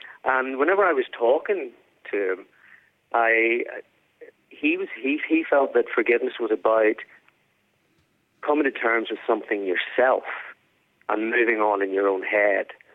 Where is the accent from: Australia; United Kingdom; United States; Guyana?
United Kingdom; Northern Ireland; growing up in Northern Ireland at that time.